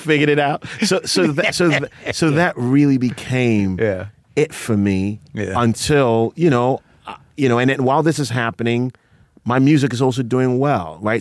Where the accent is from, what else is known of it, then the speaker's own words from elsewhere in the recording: Ghana; I'm Ghanaian.